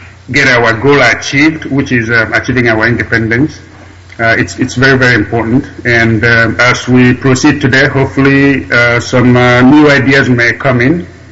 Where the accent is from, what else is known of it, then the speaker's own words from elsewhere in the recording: Oguta, Imo, Nigeria; now in Houston, United States; I come from Arundi Onyemobi in Oguta local government area in Biafra land, and I reside in Houston, Texas.